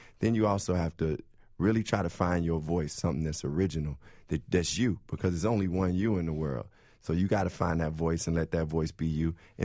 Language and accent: English; Chicago, Illinois, United States; I really feel growing up in Chicago and the way I was raised, I got a really good sense of who I was as a young black boy